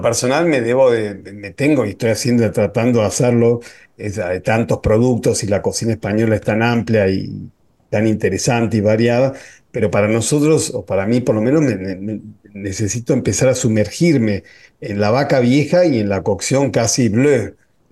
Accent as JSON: {"language": "Spanish", "country": "Argentina", "said": "cuando uno lo lee como argentino, es como les parece rarísimo"}